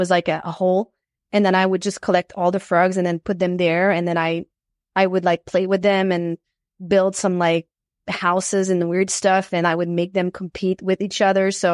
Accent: Quebec, Canada; Yeah, I'm from Quebec.

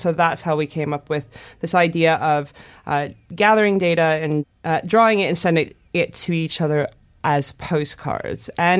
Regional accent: United States; now in London, United Kingdom; I'm an American living in London

